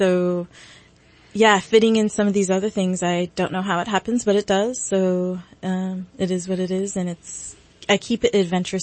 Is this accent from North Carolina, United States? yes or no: no; San Jose, California, United States; You know, I'm from San Jose, California, and you know, you can imagine that is the Bay Area.